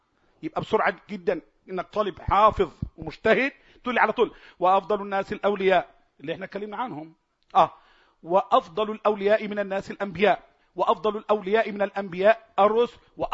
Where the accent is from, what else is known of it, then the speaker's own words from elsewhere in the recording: Egypt; فالناس النصابة دي عندنا في مصر، يعني مثلا خليني في مصر